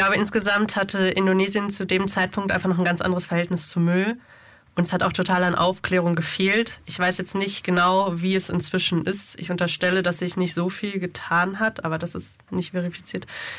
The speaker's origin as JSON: {"language": "German", "region": "North Rhine-Westphalia", "country": "Germany", "said": "Ich komme ja aus NRW"}